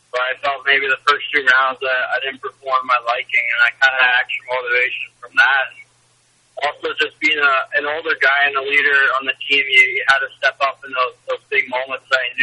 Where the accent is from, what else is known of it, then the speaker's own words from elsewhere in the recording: Summerside, Prince Edward Island, Canada; I've had great support for my whole life growing up in Summerside. It's a real tight-knit community